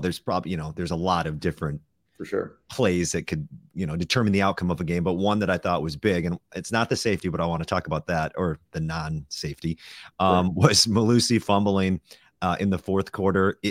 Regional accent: Madison, Wisconsin, United States; I'm from Madison. We're from the state.

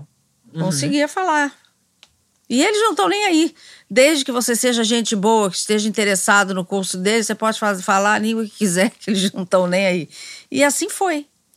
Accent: Curitiba, Paraná, Brazil; moved away as an adult; now in Rio de Janeiro, Brazil; Eu sou carioca, mas eu nasci aqui e fui para Curitiba. Uhum. Fui bebê. E lá fiquei 20 anos quando eu voltei para cá e daqui nunca mais saí.

